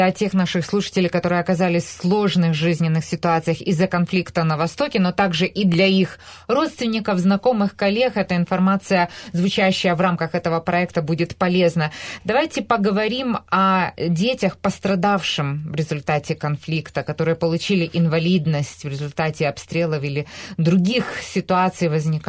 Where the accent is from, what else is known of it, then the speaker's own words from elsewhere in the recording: Kyiv, Ukraine; Я говорю, я из Киева.